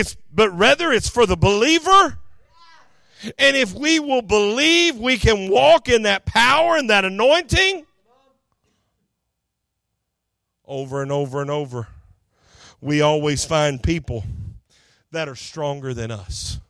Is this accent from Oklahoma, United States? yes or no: yes; Chouteau, Oklahoma, United States; Me and Mike, poor Mike, he got to hear all the stories about my hometown from me. And then I'm sure he got to hear them all from my dad coming home. And he probably knows more about Shodo, Oklahoma than he would ever care to know.